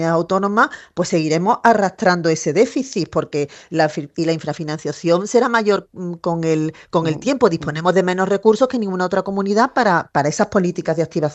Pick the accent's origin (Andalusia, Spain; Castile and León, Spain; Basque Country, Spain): Andalusia, Spain; tan españoles y tan europeos somos los andaluces como cualquier otro ciudadano de España.